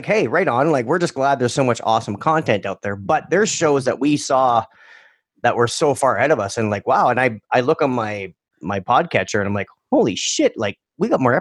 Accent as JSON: {"language": "English", "country": "Canada", "said": "obviously I'm Canadian."}